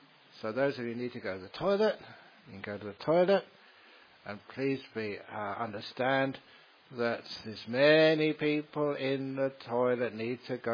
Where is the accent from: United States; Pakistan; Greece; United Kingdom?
United Kingdom; England; born there; Maybe because I was born in England. But it's really hot in here.